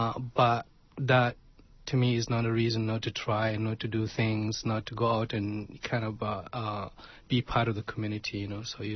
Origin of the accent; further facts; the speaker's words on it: Northern Nigeria, Nigeria; now in Canada; I'm from originally from Nigeria, northern Nigeria. I moved to London, I think it's 1985, and have been here ever since.